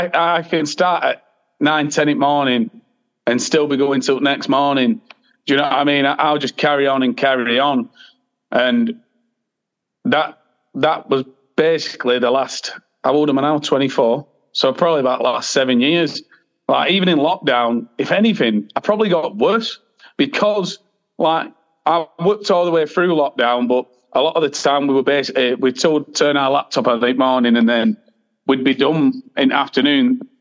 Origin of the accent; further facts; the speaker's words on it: Bolton, North West England, United Kingdom; I'm from Bolton. I live in Bolton as well, Bolton born and bred.